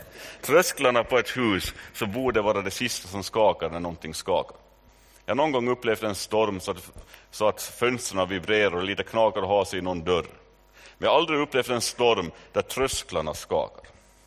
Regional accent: Stockholm, Stockholm County, Sweden; born there; och jag är född i Stockholm.

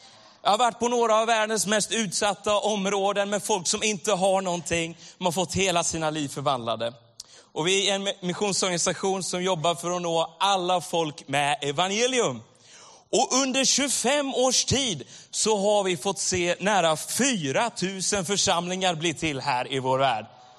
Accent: Sweden; Jag kommer från Sverige. Men så gott att få vara i Vasa.

